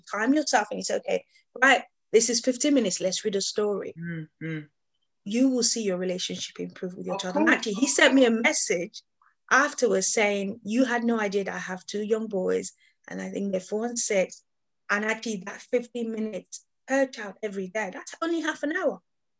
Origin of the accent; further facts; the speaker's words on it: Nigeria; now in United Kingdom; I was born in Nigeria, grew up in Nigeria, and I remember when I came to the UK over 20 years ago